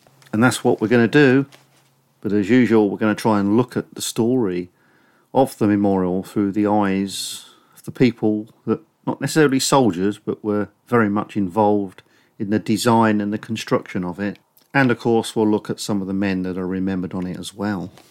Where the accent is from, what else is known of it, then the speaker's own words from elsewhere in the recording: Northampton, East Midlands, United Kingdom; Northampton, my hometown